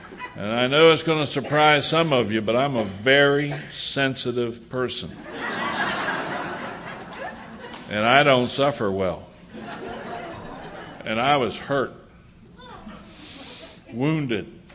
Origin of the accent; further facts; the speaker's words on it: Hagerstown, Maryland, United States; We went back to my hometown of Hagerstown.